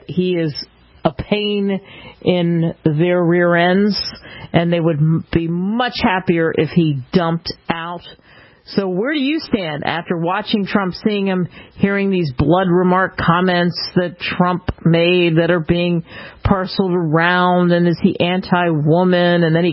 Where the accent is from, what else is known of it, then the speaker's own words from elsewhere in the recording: New York, United States; I grew up outside of New York.